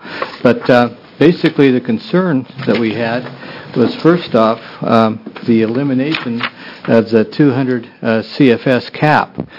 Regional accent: Portland, Oregon, United States; for the record, I'm from Portland, Oregon.

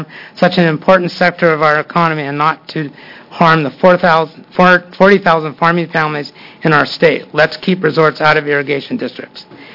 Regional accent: Oregon, United States; I'm from Crook County.

